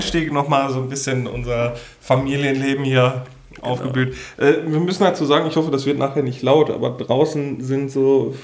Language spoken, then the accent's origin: German; Germany; Und ich als Deutscher, ich kann das ja nicht zulassen.